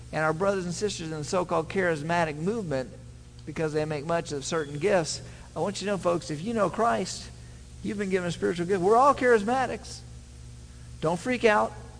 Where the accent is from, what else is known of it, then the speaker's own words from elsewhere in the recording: Kansas City, Midwest, United States; born there; I'm from Midwestern roots. I was born in Kansas City. That's about as Midwestern as you can get. My tribe all come from Kansas for a few generations gone back.